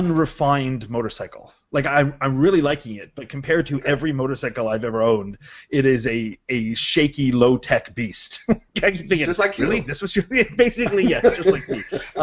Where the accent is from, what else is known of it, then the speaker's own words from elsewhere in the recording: Canada; But I'm a Canadian, so I don't really give a crap that it's made in the U.S.